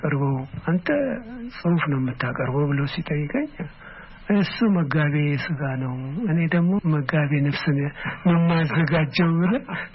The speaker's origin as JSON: {"language": "Amharic", "town": "Nekemte", "region": "Oromia", "country": "Ethiopia", "tie": "born there", "said": "እኔ የተወለድኩት ለቀምት ነው"}